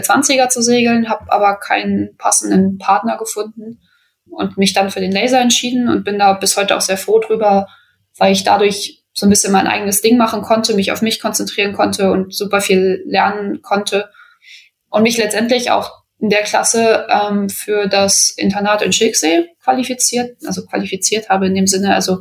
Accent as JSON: {"language": "German", "town": "Wedemark", "region": "Lower Saxony", "country": "Germany", "said": "Ich komme ursprünglich aus der Wedemark, das ist eine kleine Gemeinde nördlich von Hannover"}